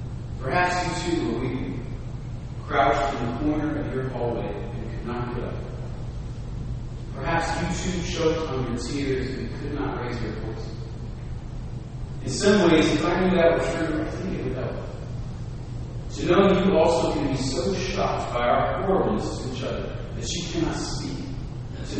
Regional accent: Southern US, United States; accent: Southern; I could put on a little bit of my Southern accent from my childhood.

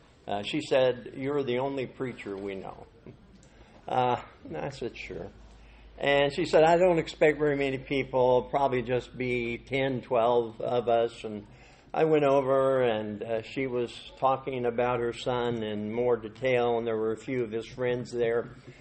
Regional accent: Des Moines, Iowa, United States; I grew up in the Midwest in Des Moines, Iowa.

